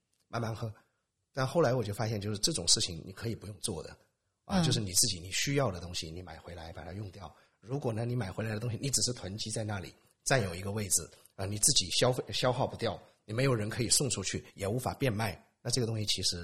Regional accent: Wuhan, Hubei, China; now in Australia; 因为我是武汉人，也就是说这个 COVID 是从我的家乡开始的

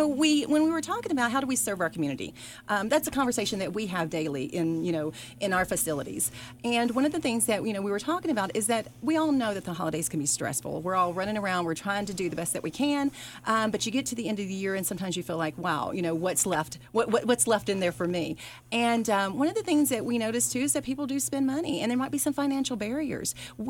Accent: Nashville, Tennessee, United States; born there; I do. I was born in Nashville, but my mother was born from Panama.

